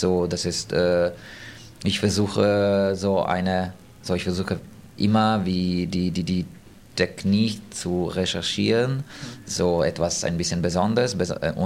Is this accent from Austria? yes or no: no; Turin, Piedmont, Italy; now in Berlin, Germany; ich komme aus Torino, Italien.